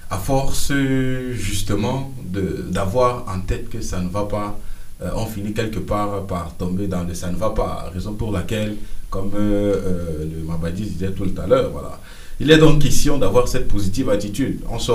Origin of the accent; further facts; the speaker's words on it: Cameroon; surtout quand on est Camerounais, on a un optimisme sans pareil